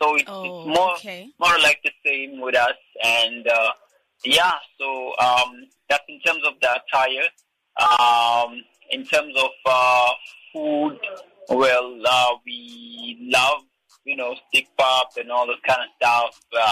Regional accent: DR Congo; I'm from the DRC, which is the Democratic Republic of Congo.

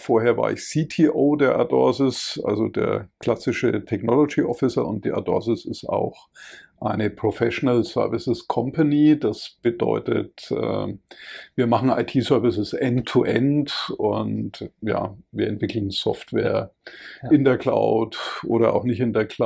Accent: Nuremberg, Bavaria, Germany; Ich bin selber aus Nürnberg, ja.

